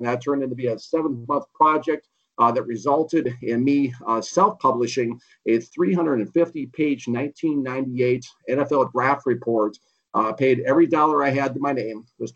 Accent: Minnesota, United States; I grew up in Minnesota, fanatical fan of the Washington Redskins football team

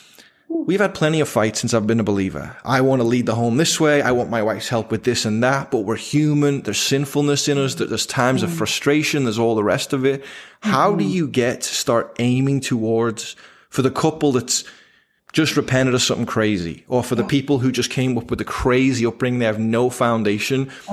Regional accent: England, United Kingdom; now in United States; So I'm English.

